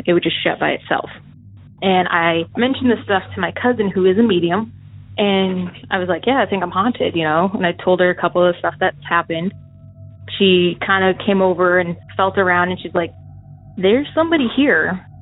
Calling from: Arizona, United States; I'm calling from Arizona.

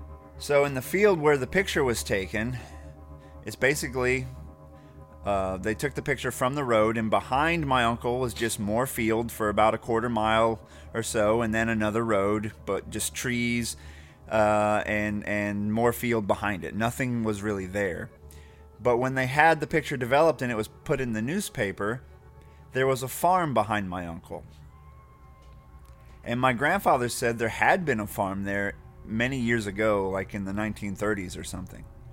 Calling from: Arkansas, United States; Hey guys, I'm calling in from Arkansas, a few miles south of you, but my story takes place on the family farm in Midwest Ohio.

